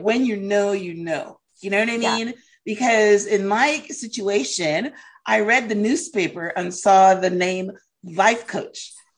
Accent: Guyana; born there; I was born in Guyana. Guyana is a third world country, is a very poor country. And I was born in poverty.

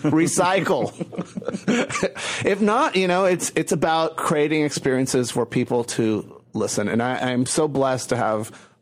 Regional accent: Puerto Rico; now in Chicago, United States; growing up in Puerto Rico and traveling back and forth to Texas as a child and seeing my mother's family, I always felt very much like an outsider.

